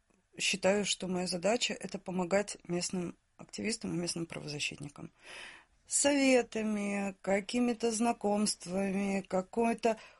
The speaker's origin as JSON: {"language": "Russian", "country": "Russia", "said": "я как россиянка могу говорить о том, что... Россия нарушает права человека"}